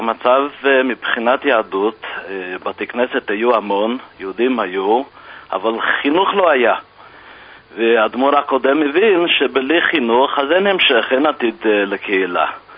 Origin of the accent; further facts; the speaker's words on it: Pittsburgh, Pennsylvania, United States; אבל אני גדלתי בפיטסבורג, אחר כך הלכתי ללמוד בישיבה